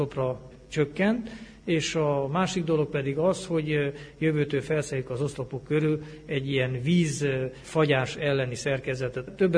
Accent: Mureș County, Romania; also born or lived in Erdőszentgyörgy; Nem itt születtem, én nyáradmenti vagyok. A szüleim munkahelye által kerültem ide

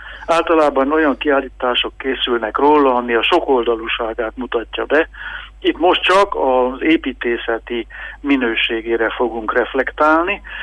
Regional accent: Lemnia, Covasna, Romania; also born or lived in Târgu Secuiesc; Lemhényben nevelkedtem, 12 éves koromig ott nőttem fel, bár Kézdivásárhelyen születtem a kórházba, de nekem Lemhényben ringott a bölcsőm

